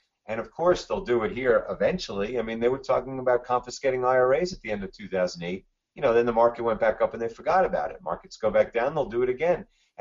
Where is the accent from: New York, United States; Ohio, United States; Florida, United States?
New York, United States; I'm from New York, where college sports are not as big of a deal, so I'm more into the pro stuff.